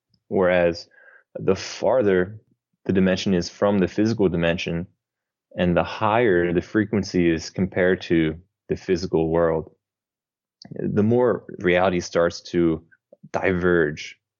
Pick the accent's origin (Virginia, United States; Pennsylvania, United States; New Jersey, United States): New Jersey, United States; now in Brazil; I'm from New Jersey, but I've been living in Brazil for the past about 9 years now.